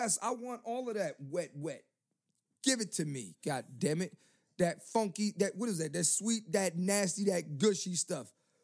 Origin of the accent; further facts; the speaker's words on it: Philadelphia, Pennsylvania, United States; I was born June 20th, 1987. I'm from Philly.